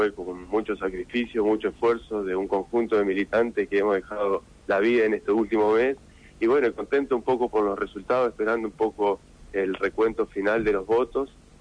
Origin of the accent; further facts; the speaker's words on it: Rosario del Tala, Entre Ríos, Argentina; now in Santa Fe, Argentina; hace 12 años que vivo en Santa Fe, nací y me crié en Rosario del Tala, Entre Ríos, y bueno, y elegí a Santa Fe como la ciudad para vivir.